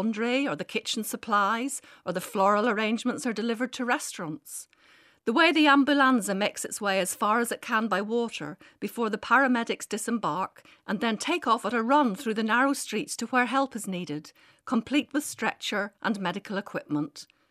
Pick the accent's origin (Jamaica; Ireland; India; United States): Ireland; knows I'm a football fan, knows I'm Irish.